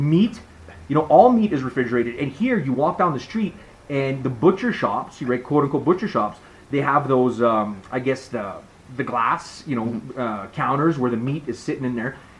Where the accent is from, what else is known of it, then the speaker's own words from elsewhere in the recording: Canada; being a Canadian